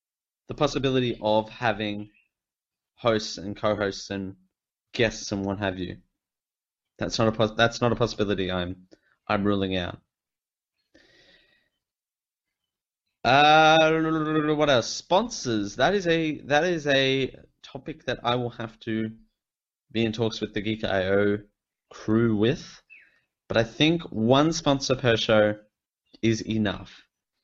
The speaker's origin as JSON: {"language": "English", "country": "Australia", "said": "I'm Australian and live in Australia"}